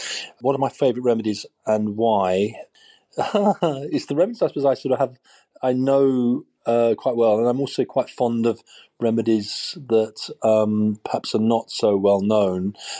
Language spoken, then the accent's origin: English; London, United Kingdom; born there; now in Brighton, United Kingdom; I'm a homeopath in Brighton in the UK. I was born in London, just up the road, well, 50 miles up the road.